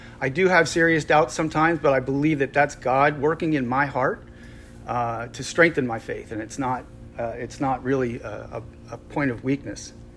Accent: Philadelphia, Pennsylvania, United States; So I was raised in the Episcopal Church in Philadelphia in a kind of, I would call it a WASPy type neighborhood outside of Philadelphia.

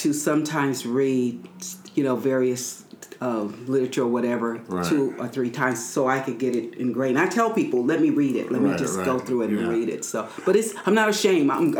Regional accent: Los Angeles, California, United States; I grew up here in Los Angeles, California, actually. I was born and raised. I went to school here. I went to college here. I went to Cal State, L.A.

